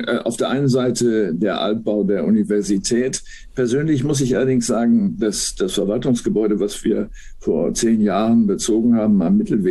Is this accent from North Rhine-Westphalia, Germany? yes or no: yes; Münster, North Rhine-Westphalia, Germany; also born or lived in Berlin; Doch ja, weil es eine Mischung ist aus meiner Heimatstadt Münster und meiner ehemaligen Wahlheimat Berlin.